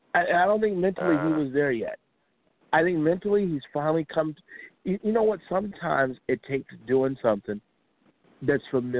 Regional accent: Chicago, Illinois, United States; I grew up in Chicago. It's in my DNA.

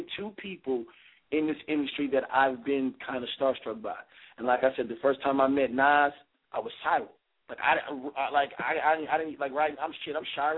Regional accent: Phoenix, Arizona, United States; also born or lived in Pennsylvania; Yeah, I was born in Pennsylvania, but I was raised in Phoenix.

